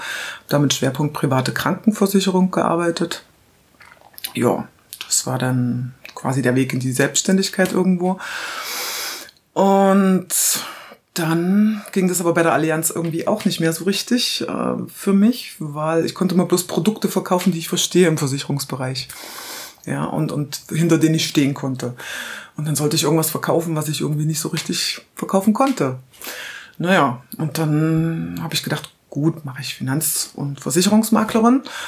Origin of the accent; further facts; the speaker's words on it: Halle, Saxony-Anhalt, Germany; Ja, ich bin geboren in Halle an der Saale, ist in Sachsen-Anhalt. Bin da quasi dann bis zu Wendezeiten aufgewachsen.